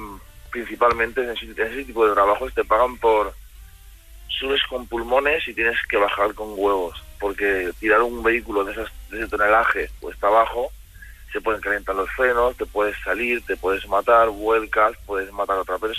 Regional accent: Andalusia, Spain; now in Girona, Spain; Soy andaluz, pero la gente es muy maja aquí en Cataluña.

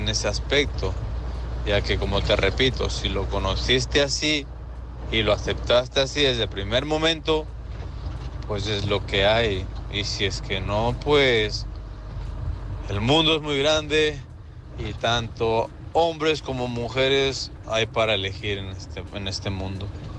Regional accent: Ecuador; Yo soy latino, soy de Ecuador, tengo 33 años.

